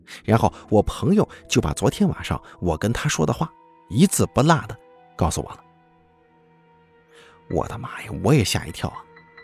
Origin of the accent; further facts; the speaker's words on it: Shanxi, China; also born or lived in Henan; 我是女孩，老家是河南的，现在住在山西。从小呢，我就跟着父母在山西长大上学，所以说山西也是我的第二个故乡。